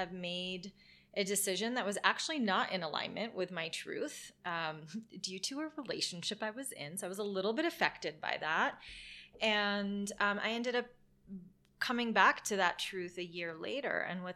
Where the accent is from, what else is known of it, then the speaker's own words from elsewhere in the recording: Beirut, Beirut Governorate, Lebanon; I grew up in Beirut, Lebanon.